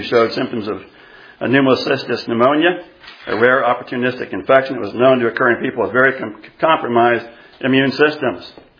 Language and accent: English; Iowa, United States; I grew up in Iowa in the 1960s. I graduated from high school in 1977.